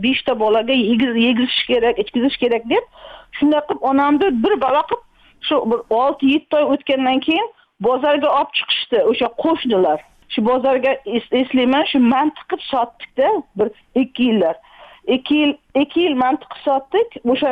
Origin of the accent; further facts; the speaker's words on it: Chelak, Samarqand Region, Uzbekistan; born there; Men Samarqand oblast, Payariq rayon, Chelak shahri, Xo'jobod mahallasida … dunyoga kelganman 69-yilda.